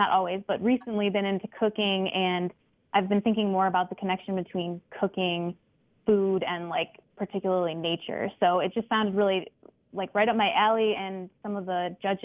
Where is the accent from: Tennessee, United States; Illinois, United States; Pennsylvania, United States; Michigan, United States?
Michigan, United States; now in Detroit, United States; So I grew up in the suburbs of Detroit, but I've actually been living in the city of Detroit for a little bit more than a decade.